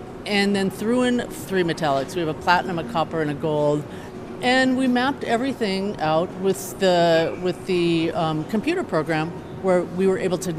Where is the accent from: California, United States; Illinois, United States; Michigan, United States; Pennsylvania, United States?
California, United States; Pasadena; I grew up in Pasadena, so, you know, it's kind of a trek, like an adventure.